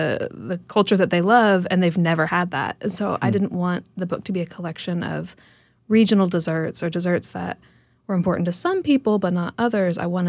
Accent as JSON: {"language": "English", "region": "Kentucky", "country": "United States", "tie": "born or raised there", "said": "So for me, growing up in Kentucky, sweet potato pie was a tremendously important dessert that we always had around the holidays"}